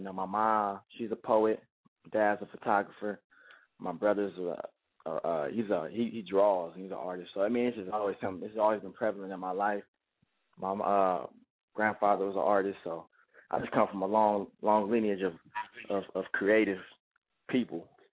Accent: Oakland, California, United States; I'm from Oakland, California. Clyde's from Oakland.

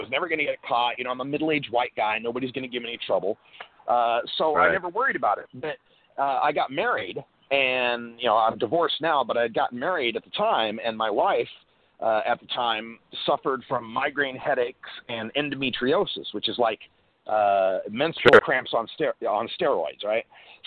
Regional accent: Idaho, United States; Well, I grew up in Idaho, where we have two strains of marijuana, got some and don't.

